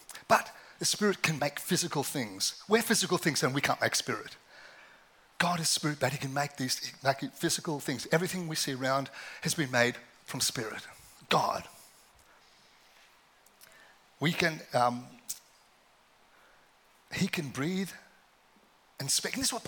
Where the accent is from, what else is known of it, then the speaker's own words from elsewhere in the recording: South Africa; also born or lived in Australia; As a kid, you know, I grew up in South Africa and Australia